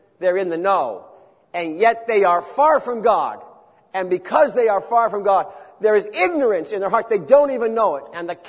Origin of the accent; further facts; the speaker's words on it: Newark, New Jersey, United States; I grew up in the city. I grew up in Newark, New Jersey.